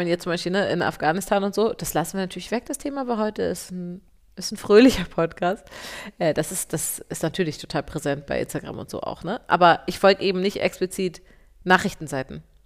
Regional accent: Hamburg, Germany; also born or lived in Berlin; Ich bin in Hamburg und in Berlin aufgewachsen.

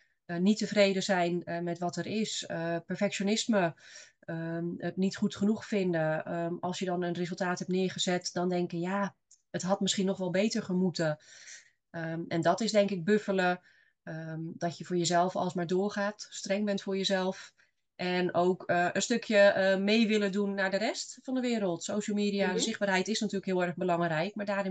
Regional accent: Assendelft, North Holland, Netherlands; Ik kom uit het Zaanse Assendelft.

